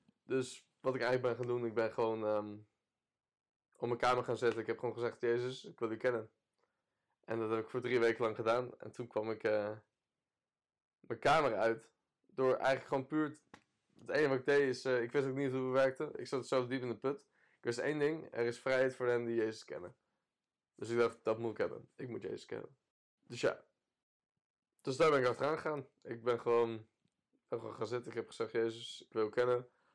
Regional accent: Heerde, Gelderland, Netherlands; Kom uit Heerde City. Voor de mensen die dat niet kennen, ligt naast Harderwijk. Heel mooi boerendorpje. Niet per se, we hebben wel wat veel boertjes en dat soort dingen, platteland. Maar voor de rest gewoon prima, een prima dorpje.

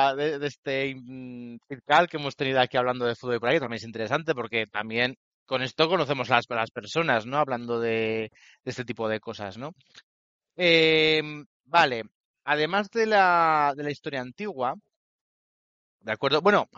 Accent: Huesca, Aragon, Spain; porque aquí somos de Huesca.

